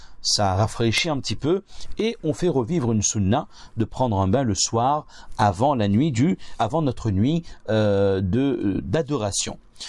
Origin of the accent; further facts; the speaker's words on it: Réunion, France; on a chez nous à La Réunion